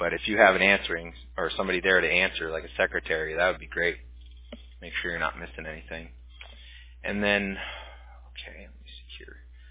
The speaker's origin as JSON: {"language": "English", "town": "Huntington Beach", "region": "California", "country": "United States", "tie": "born or raised there", "said": "I grew up in Huntington Beach, which is Surf City."}